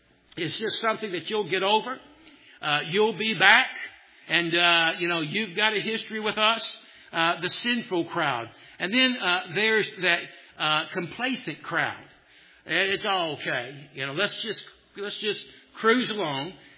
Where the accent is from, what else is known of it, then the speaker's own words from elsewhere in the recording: Tennessee, United States; And I'm from Tennessee, I've been taught manners.